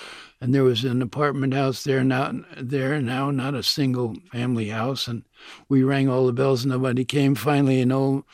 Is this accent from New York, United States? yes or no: yes; New York, United States; first language French; English is a second language; also born or lived in France; I grew up in New York, but I lived in France when I was a very small boy and spoke French before English.